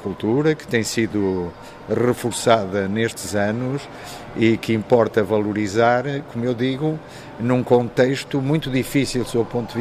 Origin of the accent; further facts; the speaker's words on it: Vila Nova de Gaia, Porto, Portugal; born there; Com certeza, nasci em Gaia, toda a minha família ainda continua a viver em Gaia